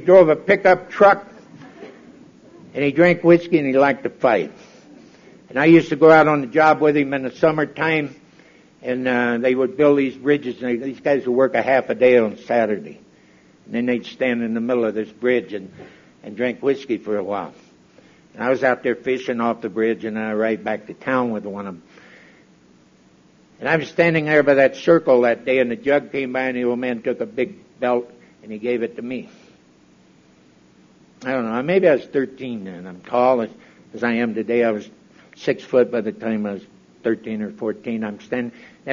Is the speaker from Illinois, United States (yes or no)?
no; Arkansas, United States; also born or lived in Texas; But I was born in Texas. My father got killed and shipped me off to Arkansas to live on a farm with my grandmother. Right out of Hot Springs